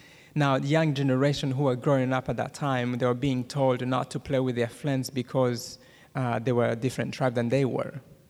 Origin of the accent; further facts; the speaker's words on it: Rwanda; accent: Rwandan; English is a second language; now in United States; So my Rwandan accent, even if I wanted to get rid of it, there's no way I would be able to get rid of the accent.